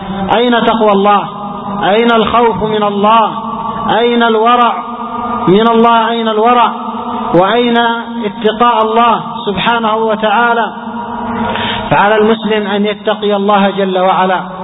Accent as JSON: {"language": "Arabic", "country": "Yemen", "said": "لا سيما نحن عندنا في اليمن، ربما تمزقت إلى أقسام كثيرة"}